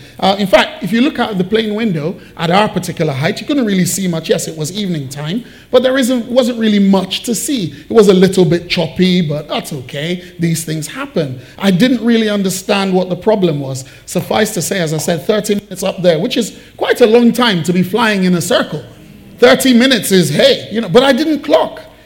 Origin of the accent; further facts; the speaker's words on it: Nigeria; now in United States; I'm Nigerian descent. I was born in Nigeria. I spent early years of my life in Nigeria.